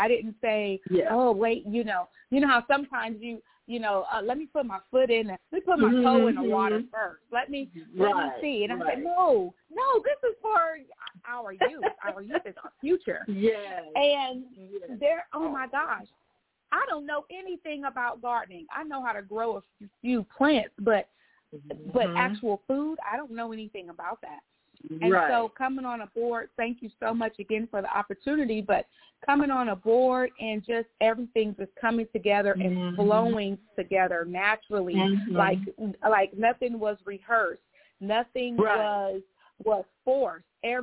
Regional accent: Fresno, California, United States; And being the woman that I am, I'm from West Fresno.

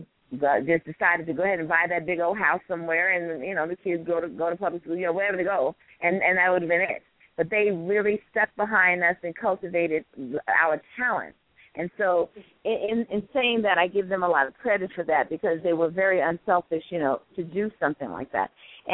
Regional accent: Brooklyn, New York, United States; I was from the Brownsville section of Brooklyn and in the Van Dyke Projects, and we lived on the 10th floor. And I remember, you know, growing up

